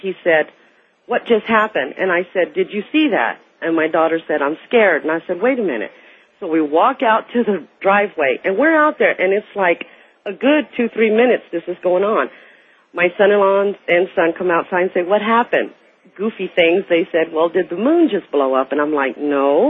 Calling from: San Antonio, Texas, United States; I'm from San Antonio, Texas.

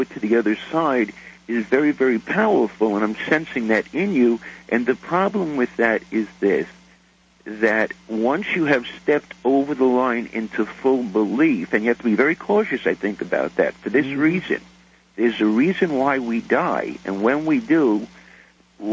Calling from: Canada; Hello. I'm calling from Canada

